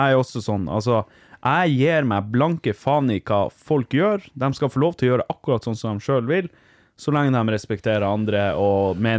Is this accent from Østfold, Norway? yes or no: no; Vardø, Finnmark, Norway; jeg er jo fra Vardø, var på besøk hos mutteren som bodde i Vadsø da.